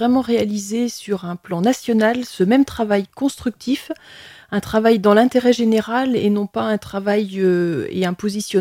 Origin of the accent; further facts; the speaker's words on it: Bourgogne-Franche-Comté, France; je suis née et j'ai grandi en Bresse. C'est un territoire que j'aime profondément